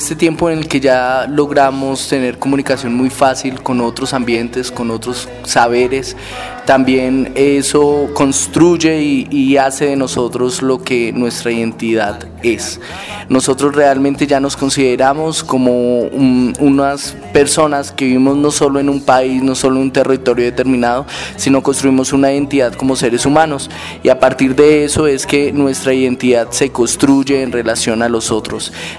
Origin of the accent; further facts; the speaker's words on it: Bogotá, Colombia; de crecer y de vivir mi infancia en un ambiente urbano, en un ambiente rural también. Yo soy bogotano, nací aquí en Bogotá, pero mis raíces son boyacenses y tolimenses.